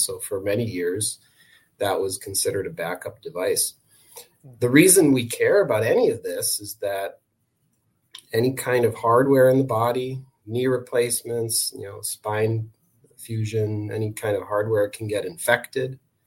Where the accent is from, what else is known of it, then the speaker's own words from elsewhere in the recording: Detroit, Michigan, United States; also born or lived in Chicago; So my background, I grew up in Michigan. I grew up on the east side in the suburbs of Detroit.